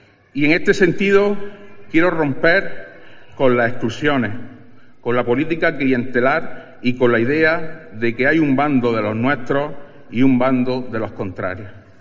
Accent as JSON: {"language": "Spanish", "town": "Almuñécar", "region": "Andalusia", "country": "Spain", "said": "tengo un sueño llamado Almuñécar y la Herradura, y que no es otro que ver crecer mi pueblo"}